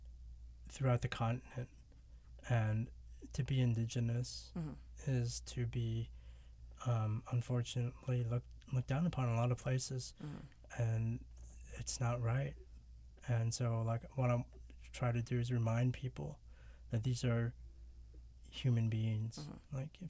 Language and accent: English; Washington, District of Columbia, United States; also born or lived in Santiago, Chile; So I was born in Santiago, Chile, and I was adopted when I was like 2 years old and lived in Washington, D.C., grew up there.